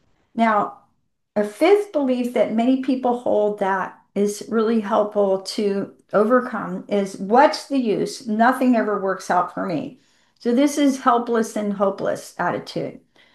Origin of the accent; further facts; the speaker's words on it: the South, United States; And I grew up in the American South.